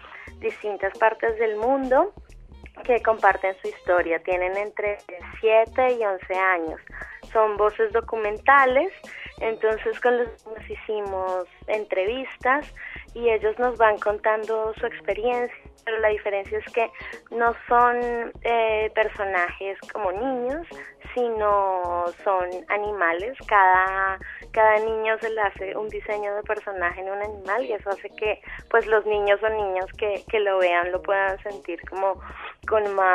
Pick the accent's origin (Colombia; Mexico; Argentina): Colombia; moved away as an adult; now in Barcelona, Spain; yo vine de Colombia a estudiar un máster de animación en Barcelona.